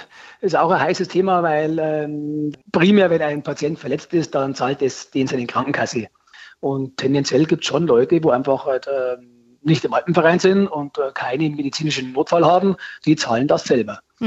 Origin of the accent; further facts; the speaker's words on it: Garmisch-Partenkirchen, Bavaria, Germany; Es ist immer viel los im Berg oder bei uns in Garmischer Gegend.